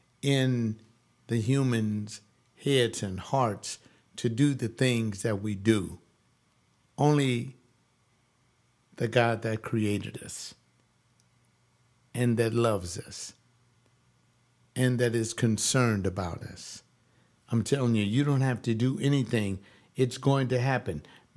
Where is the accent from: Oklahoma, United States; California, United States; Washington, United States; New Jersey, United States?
California, United States; Los Angeles; I'm in Los Angeles. I was born in the County General Hospital.